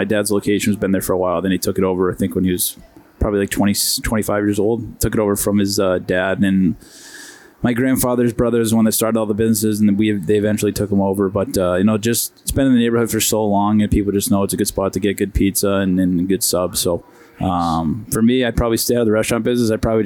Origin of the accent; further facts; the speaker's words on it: Springfield, Massachusetts, United States; now in Longmeadow, United States; Longmeadow now. But Longmeadow. I grew up in East Long, Springfield.